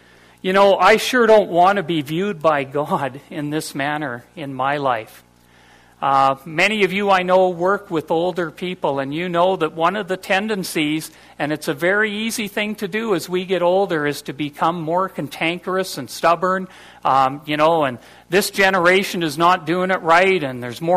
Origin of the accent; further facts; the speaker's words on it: Brandon, Manitoba, Canada; when I grew up in Brandon, Manitoba, 921 7th Street